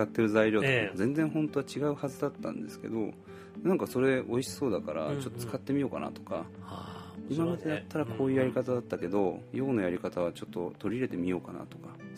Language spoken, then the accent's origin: Japanese; Kyoto, Japan; also born or lived in Tokyo; あ、京都が出身なんですね、はい、うん、で学生時代とサラリーマン、まあ、社会人を最初、まあ、東京でやってたんです、